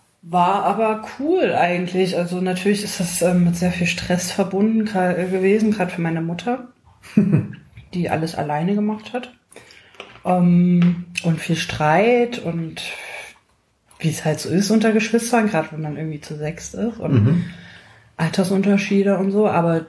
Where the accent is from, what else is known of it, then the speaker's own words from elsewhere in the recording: East Germany, Germany; born there; Ja, ich bin gerade noch in der DDR geboren.